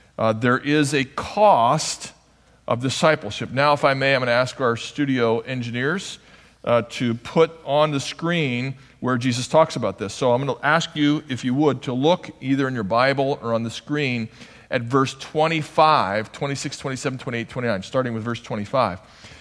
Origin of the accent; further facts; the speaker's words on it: United States; And I'm not bragging. I'm just admitting that I'm an American.